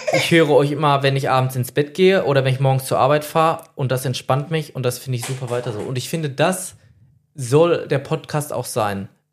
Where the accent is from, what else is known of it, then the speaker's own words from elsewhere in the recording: North Rhine-Westphalia, Germany; wir kommen ja aus dem Ruhrgebiet, das wisst ihr ja alle.